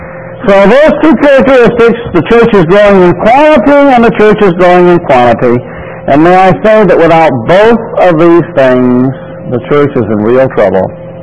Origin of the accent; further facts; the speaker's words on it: Houston, Texas, United States; That's like Florida. I grew up in Houston.